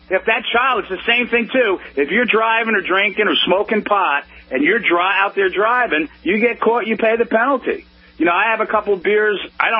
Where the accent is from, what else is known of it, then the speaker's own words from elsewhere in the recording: New York, United States; I grew up outside of New York City.